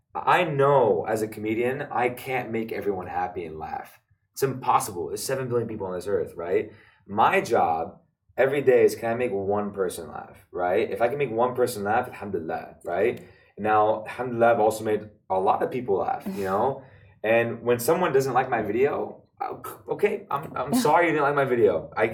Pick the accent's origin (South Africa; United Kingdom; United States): United States; I am Arab American, but the Arab comes first. It's just how it is, you know? My identity, I grew up in the States. Part of my identity is the States.